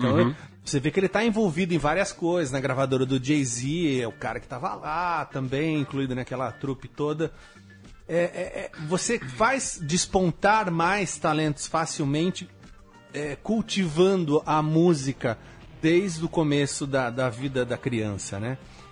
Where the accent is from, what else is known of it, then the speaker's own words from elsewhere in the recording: Sorocaba, São Paulo, Brazil; Isso no interior, em Sorocaba. Sou de Sorocaba.